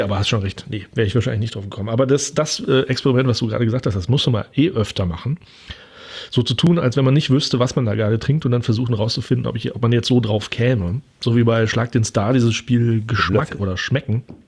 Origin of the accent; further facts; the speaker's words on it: North Rhine-Westphalia, Germany; ist ja aus Sauerland, ne? Da komme ich ja her, aus der Nähe.